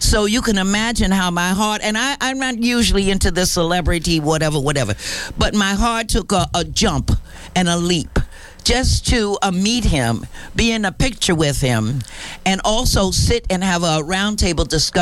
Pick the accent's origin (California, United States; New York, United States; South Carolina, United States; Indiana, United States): New York, United States; I'm from New York also, so we have a tendency to do that.